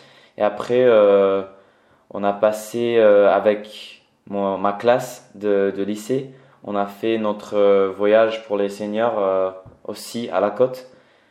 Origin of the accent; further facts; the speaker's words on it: Wisconsin, United States; French is a second language; Et moi, je viens de Wisconsin. C'est un état qui est à côté de Michigan et les Grands Lacs. Et c'est au nord de Illinois et au nord de Chicago.